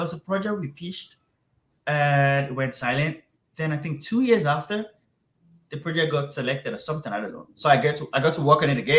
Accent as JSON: {"language": "English", "country": "Nigeria", "tie": "born or raised there", "said": "I loved the fact that I grew up in Nigeria"}